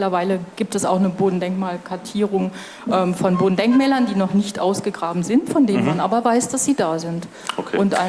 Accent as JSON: {"language": "German", "region": "North Rhine-Westphalia", "country": "Germany", "said": "Ich bin aus Nordrhein-Westfalen"}